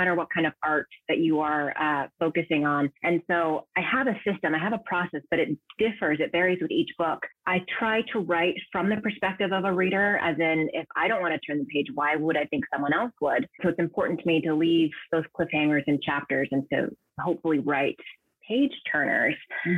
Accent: Sacramento, California, United States; now in Paris, France; I actually went to college in San Diego. I am from the Sacramento area, Northern California.

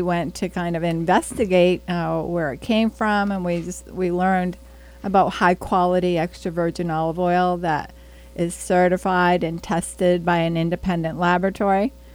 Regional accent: New Hampshire, United States; I am an import. I was imported from New Hampshire.

